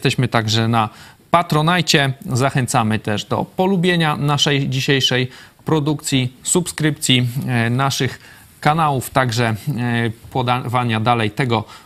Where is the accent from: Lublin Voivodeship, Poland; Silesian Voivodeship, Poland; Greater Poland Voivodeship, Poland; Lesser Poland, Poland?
Lublin Voivodeship, Poland; Lublin; w Lublinie, ja jestem rodowitym lublinianinem